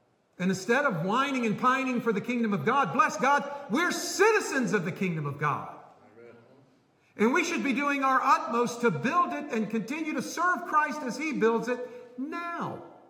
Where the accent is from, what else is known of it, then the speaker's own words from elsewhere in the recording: United States; So yes, I'm an American. I have no problem being an American. And I love my country